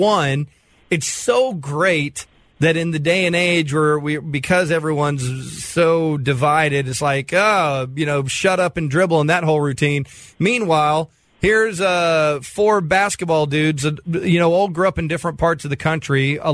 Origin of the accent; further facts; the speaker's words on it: Dallas, Texas, United States; you know, I grew up in Dallas. I'm a huge Mavs fan.